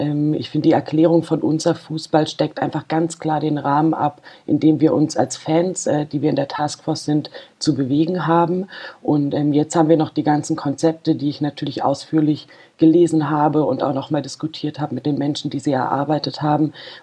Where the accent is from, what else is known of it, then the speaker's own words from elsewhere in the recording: Freiburg, Baden-Württemberg, Germany; ich komme aus Freiburg, bin da auch geboren, gehe schon seit Kindesbeinen an zum Sportclub Freiburg und da ist meine Heimat, meine Fußballheimat